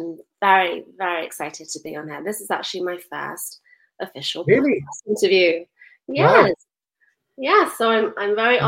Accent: London, United Kingdom; born there; I was born in London, in North London. My parents moved to London when they were children themselves. Wow. From India

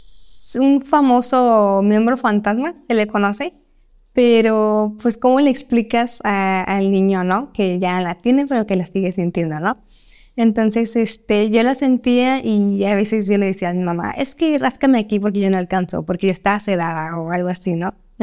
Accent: Guadalajara, Jalisco, Mexico; tengo 19 años de edad, soy de Guadalajara

